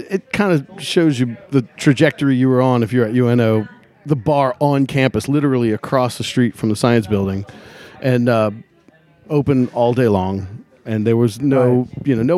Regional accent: Metairie, Louisiana, United States; You know, growing up in Metairie, it was all heavy metal. And so here I am trying to hold my own with these jazz guys.

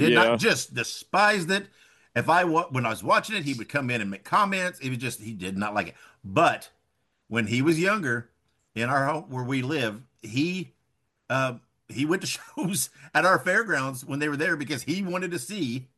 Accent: Indiana, United States; Well, I grew up in Indiana watching Dick the Bruiser.

